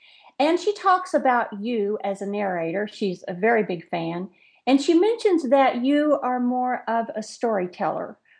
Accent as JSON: {"language": "English", "region": "Oklahoma", "country": "United States", "said": "I am from Oklahoma"}